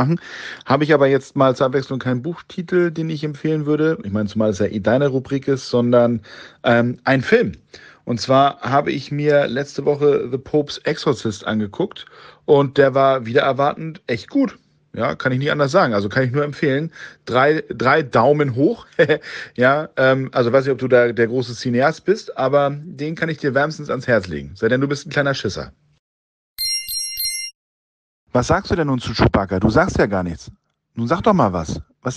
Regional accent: Hamburg, Germany; wir sind ja Hamburger

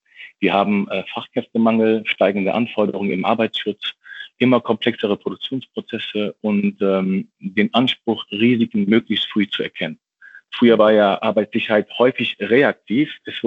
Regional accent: Wuppertal, North Rhine-Westphalia, Germany; Ich bin gebürtiger Wuppertaler, hier aufgewachsen und habe viele Jahre in Wuppertal gelebt. Und mittlerweile lebe ich und arbeite ich im Rheinland. Aber Wuppertal ist quasi nach wie vor meine Heimat.

